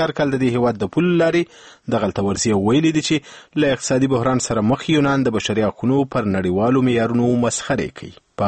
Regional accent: Afghanistan; د یو افغان په توګه خپلو افغانانو ته د سلام مشوره په دې برخه کې څه شی ده؟

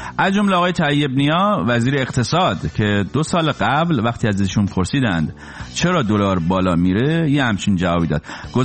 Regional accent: Iran; now in United States; 20 سال پیش که من داشتم از ایران می اومدم بیرون

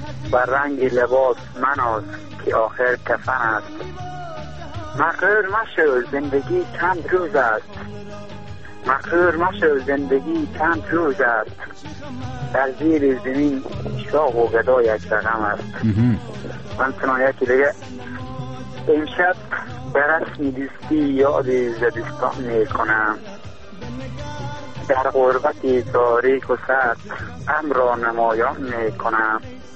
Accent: Herat, Afghanistan; تنها هستم از هراتم کنم

